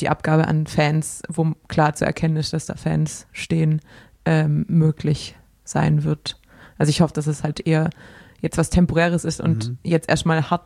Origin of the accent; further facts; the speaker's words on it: Baden-Württemberg, Germany; das ist nämlich die Gefahr als Schwabe, wenn man dieses SCH unterdrückt